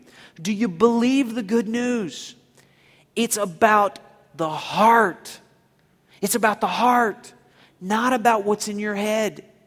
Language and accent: English; the South, United States; I grew up in the South. Can you tell?